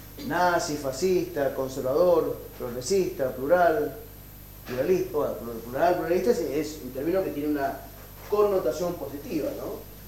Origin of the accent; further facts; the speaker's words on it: Mendoza, Argentina; hablando con alguna gente en mi Mendoza natal, porque yo soy mendocino